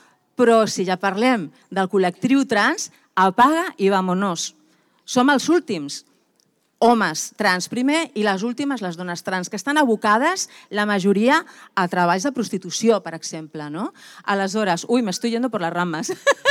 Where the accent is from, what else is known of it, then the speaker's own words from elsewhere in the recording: Sitges, Catalonia, Spain; el col·lectiu que vivim aquí, que som de Sitges i vivim aquí.